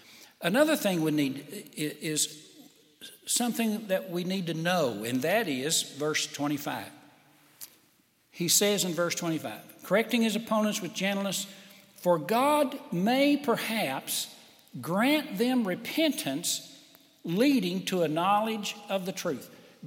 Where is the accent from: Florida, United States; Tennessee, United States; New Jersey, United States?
Tennessee, United States; Now, when I was raised in Tennessee, when somebody came to visit you, you turned the TV off.